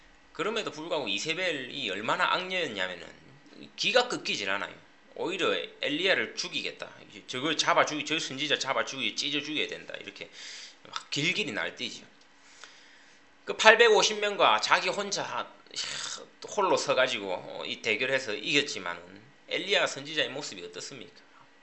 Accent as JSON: {"language": "Korean", "country": "South Korea", "said": "우리는 선택해서 한국 사람으로 태어난 것 아닙니다. 그냥 태어나고 보니 한국 사람이었고, 한국을 사랑하면서 살아갑니다."}